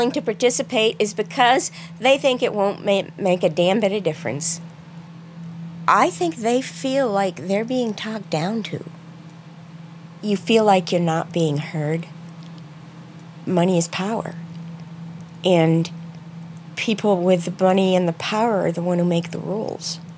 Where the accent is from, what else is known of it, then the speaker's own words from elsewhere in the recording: Peacham, Vermont, United States; where I've lived here 33 years. I grew up in Peacham. I want to stay here. I love where I live.